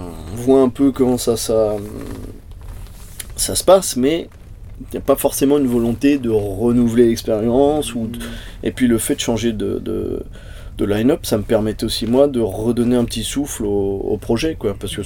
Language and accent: French; France; On a une authenticité, on est des Français, on est des contestataires, on est des râleurs